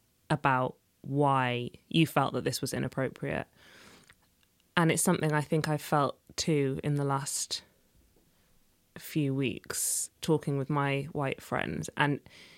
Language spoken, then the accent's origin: English; Sheffield, Yorkshire and the Humber, United Kingdom; but I grew up in Sheffield, which is really hilly, and that's my excuse.